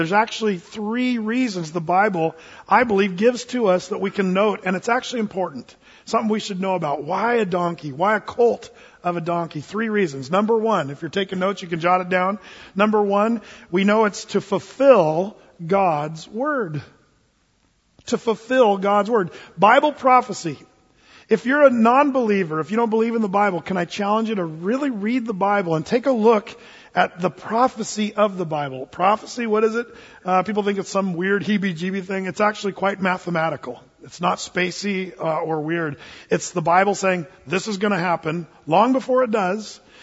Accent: California, United States; We're all from California anyway

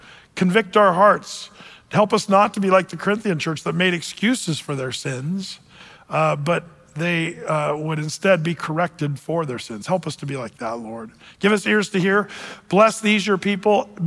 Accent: United States; sometimes I think we as Americans think we're wise because we're American.

